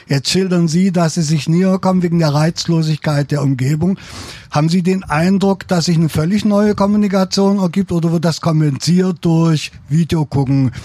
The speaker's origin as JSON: {"language": "German", "region": "Berlin", "country": "Germany", "said": "Ich bin Berliner"}